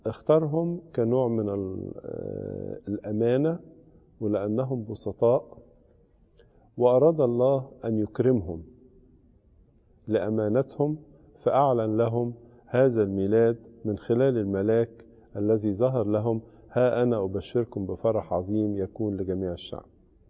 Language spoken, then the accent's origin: Arabic; Egypt